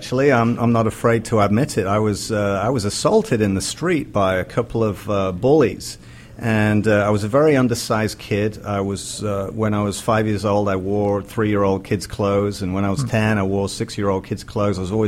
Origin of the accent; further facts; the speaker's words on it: Spalding, East Midlands, United Kingdom; now in United States; I grew up in England in a small town called Spalding. And it's very rural, and there's more sheep than people, I do believe.